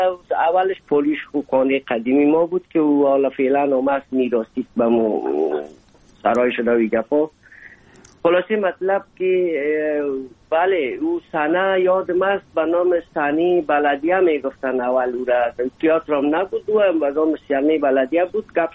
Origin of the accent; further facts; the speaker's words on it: Afghanistan; moved away as an adult; میشد سال 1990 از افغانستان اولین سفر آمدیم هندوستان